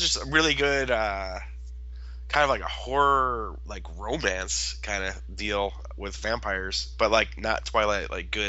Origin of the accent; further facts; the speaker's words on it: DeKalb, Illinois, United States; her caretaker is played by someone from my hometown here, DeKalb, Illinois, Richard Jenkins, who just won himself an Emmy.